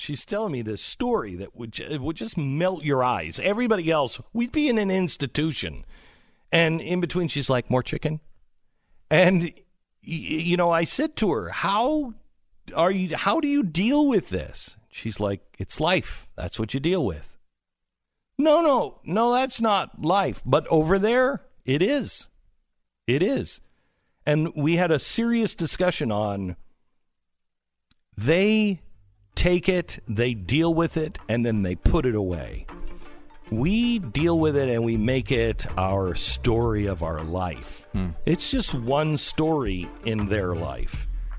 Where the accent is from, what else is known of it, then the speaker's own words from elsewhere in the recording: United States; First of all, we have to sit on the floor. I'm an American. I can't sit on the floor.